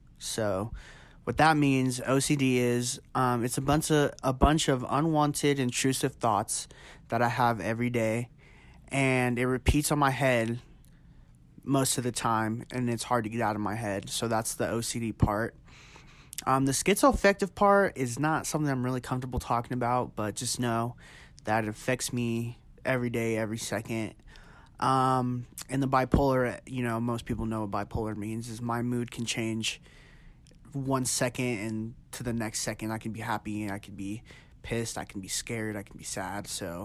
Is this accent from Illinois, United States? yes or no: no; Reno, Nevada, United States; I really enjoyed growing up in Reno